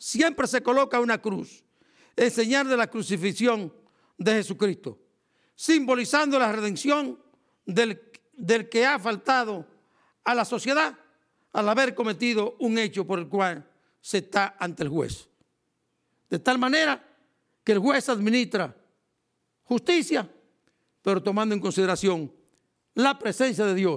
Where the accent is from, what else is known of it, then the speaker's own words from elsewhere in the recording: Dominican Republic; soy un dominicano, pero que soy un dominicano religioso, soy un dominicano católico. Fui un seminarista de 6 años